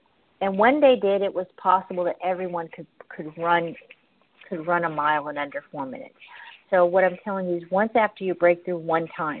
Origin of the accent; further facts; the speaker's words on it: Tennessee, United States; We're going to take that caller from 615, which is my hometown.